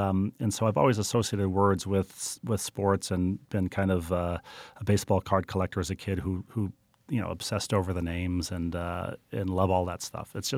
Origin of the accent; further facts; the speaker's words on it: Minnesota, United States; I grew up in Minnesota when the Vikings were making their playoff run.